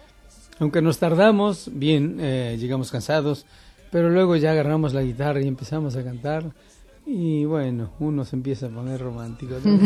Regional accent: Argentina; Yo vengo de Argentina, ¿no? Sí, yo vengo de Argentina.

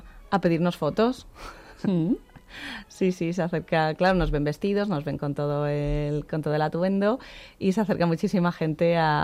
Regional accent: Villarejo de Salvanés, Community of Madrid, Spain; allí en mi pueblo, yo soy de un pueblo de Madrid, de Villarejo de Salvanés

